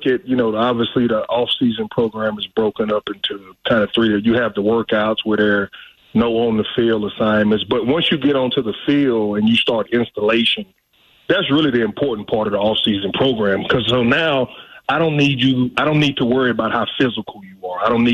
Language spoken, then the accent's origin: English; the South, United States; But ultimately, you know, I'm from the South, Doc.